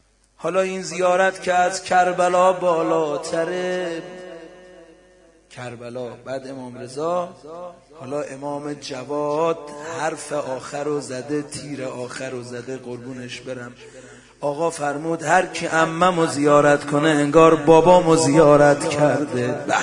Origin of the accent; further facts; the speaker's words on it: Qom, Iran; ما بچه قمیم ما در پناه این خانم داریم زندگی میکنیم افتخارم میکنیم هر کجای دنیا میریم میفهمن قمی هستیم